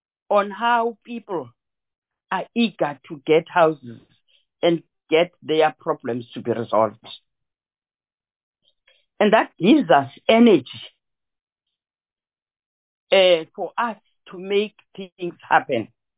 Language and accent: English; Eastern Cape, South Africa; I come from the Eastern Cape. I still want to hear, have you arrived in the Eastern Cape?